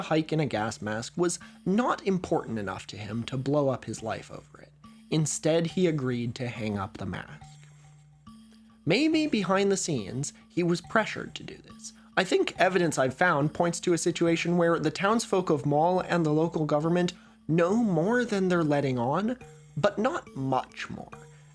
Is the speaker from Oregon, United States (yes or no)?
yes; Eugene, Oregon, United States; I grew up in Eugene, Oregon, a city stereotyped as being weedy in multiple ways.